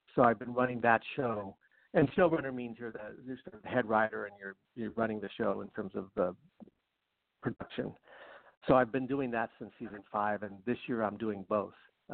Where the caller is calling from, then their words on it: Los Angeles, California, United States; from Los Angeles, where we where the writer's room is for this show.